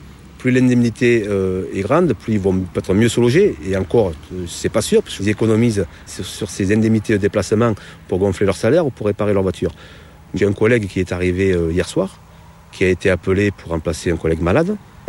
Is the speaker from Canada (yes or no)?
no; Bollène, Provence-Alpes-Côte d'Azur, France; moi je suis natif de Bolène. Bolène, c'est la ville limitrophe de la centrale de Tricastin.